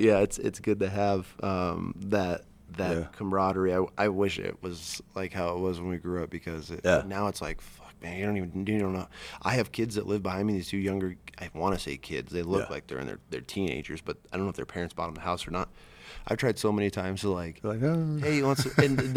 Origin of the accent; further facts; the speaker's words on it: Chino, California, United States; when I grew up in Chino, everybody played with everybody.